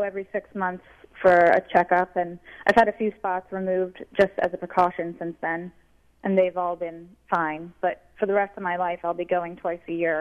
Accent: Florida, United States; I grew up in Florida, so I was at the beach a lot as a kid.

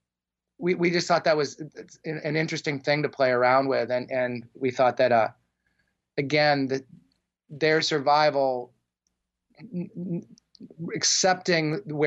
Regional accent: Omaha, Nebraska, United States; And I'd been there as a kid because I grew up in Omaha.

